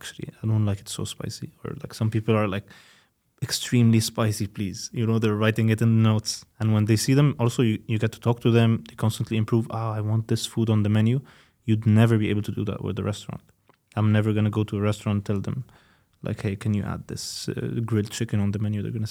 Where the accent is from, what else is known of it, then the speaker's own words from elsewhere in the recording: Egypt; English is a second language; especially that I came from Egypt, so I know like the food.